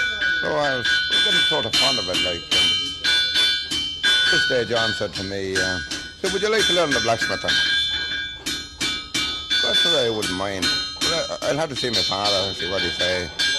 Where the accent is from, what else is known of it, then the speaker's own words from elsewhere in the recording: Kessery, Connacht, Ireland; From Roscommon. I was born in Kessery, in County Roscommon.